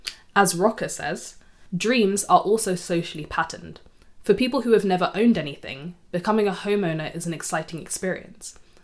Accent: United Kingdom; This is particularly interesting to me as a British person

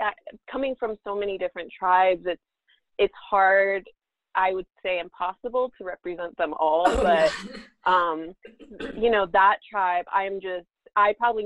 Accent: Santa Fe, New Mexico, United States; born there; I was born in Santa Fe. I am Diné, Blackfeet, Shoshone, Nez Perce, and Latina.

